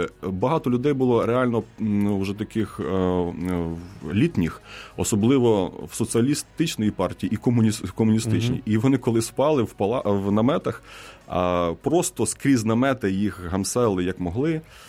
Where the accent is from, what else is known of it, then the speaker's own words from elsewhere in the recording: Tatarbunary, Odesa Oblast, Ukraine; це я родом з Одещини, це південь Одеської області, Бесарабія, місто Татарбунари.